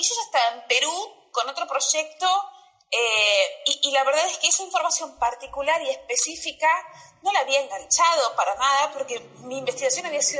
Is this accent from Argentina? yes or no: yes; Argentina; moved away as an adult; now in Mexico; cuando me fui de Argentina, hace como 4 años y pico, empecé a trabajar para... me mudé a México